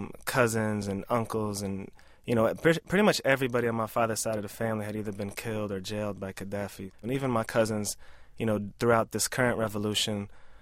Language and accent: English; Kentucky, United States; You know, I grew up in Kentucky around a Libyan exile community, so it was an interesting fusion of sorts.